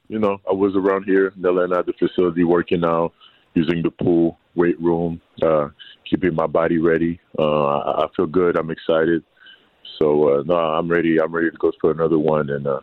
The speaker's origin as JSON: {"language": "English", "region": "Geneva", "country": "Switzerland", "tie": "born or raised there", "said": "I grew up in Europe, Switzerland, Geneva, watching soccer, so I'm a huge soccer fan."}